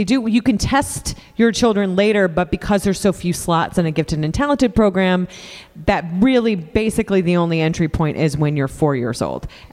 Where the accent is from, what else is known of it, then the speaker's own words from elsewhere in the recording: Ohio, United States; we had gifted and talented in where I grew up in Ohio